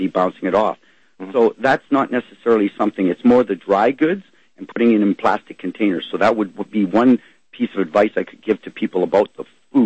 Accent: Sudbury, Ontario, Canada; now in Ottawa, Canada; I'm actually from Sudbury, and I'm moved here to Ottawa.

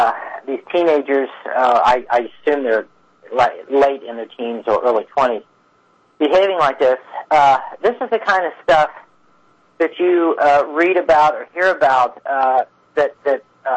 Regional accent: United States; growing up in America, you really don't have any other choice.

